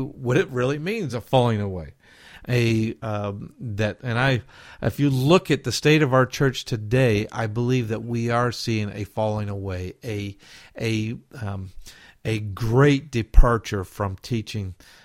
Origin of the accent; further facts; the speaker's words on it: the South, United States; accent: southern; excuse me, that's my southern accent coming out.